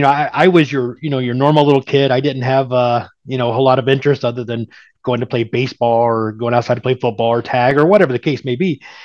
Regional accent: Ohio, United States; Yeah, I was born and raised in Ohio.

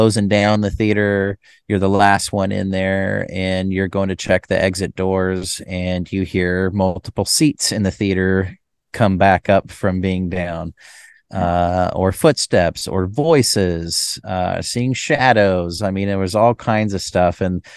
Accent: Boise, Idaho, United States; and I grew up in Boise, Idaho

